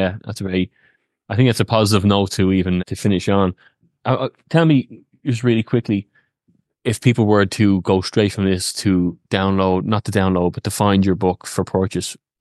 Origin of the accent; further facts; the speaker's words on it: Ireland; Ireland, and we said our prayers going to school